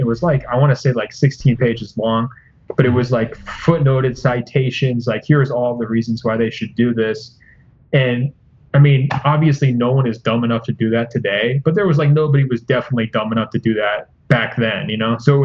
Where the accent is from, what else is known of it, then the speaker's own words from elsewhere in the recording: Portland, Oregon, United States; I've always been a basketball fan. I'm from Portland.